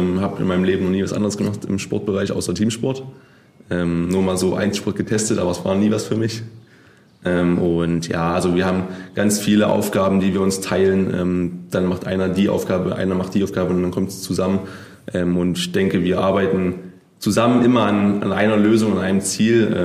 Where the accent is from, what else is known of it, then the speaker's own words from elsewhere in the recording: Leipzig, Saxony, Germany; born there; weil ich bin gebürtiger Leipziger, ich wollte auf jeden Fall in Leipzig bleiben.